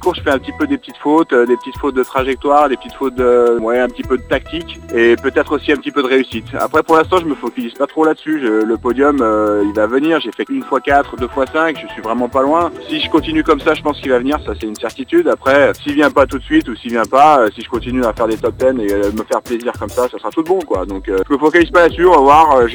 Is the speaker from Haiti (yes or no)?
no; Tignes, Auvergne-Rhône-Alpes, France; C'est là où j'ai grandi, Tignes, hein, donc c'est mon cocon, c'est mon repère et j'ai besoin d'y retourner.